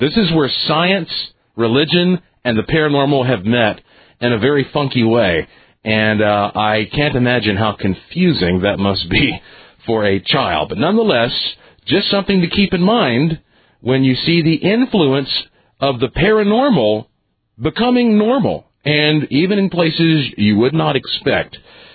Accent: the South, United States; But hey, you know, we're from the South. We live in Billy Graham land. For those who are not around here, we're broadcasting out of Asheville.

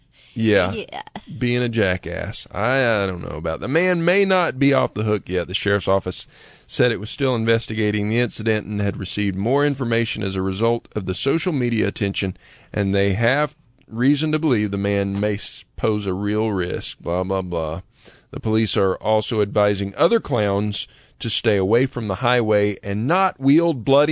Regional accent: Lakeland, Florida, United States; My hometown of Lakeland, Florida.

